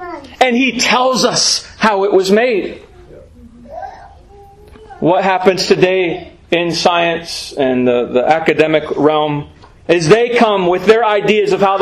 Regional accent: United States; And so we like innovation. We're American, so we like innovation.

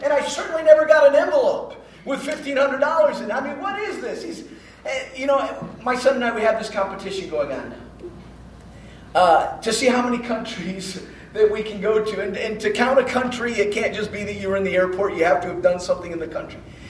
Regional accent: Nigeria; born or raised there

